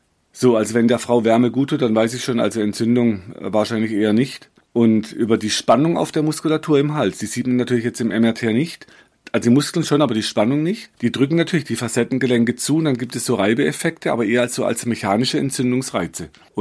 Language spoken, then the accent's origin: German; Bavaria, Germany; also born or lived in Black Forest; ich bin jetzt halt als Bayer in Bayern und im Schwarzwald aufgewachsen, was mir so eine bayerische und Schwarzwälder Wurzel gibt.